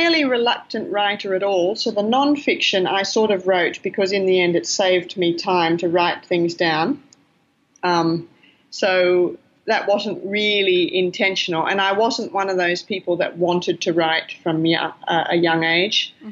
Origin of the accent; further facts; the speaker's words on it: Taiwan; also born or lived in Malaysia / Philippines; now in Australia; I am an Australian, but I actually grew up in Asia because my parents were OMF missionaries in Taiwan. So all the way till I was 17, I lived in Malaysia and the Philippines for school and in Taiwan.